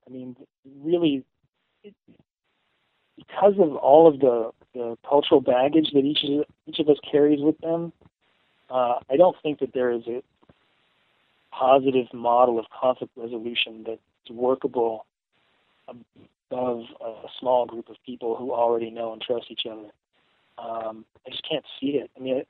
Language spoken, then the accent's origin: English; West Coast, United States; Maybe that's because I grew up on the West Coast.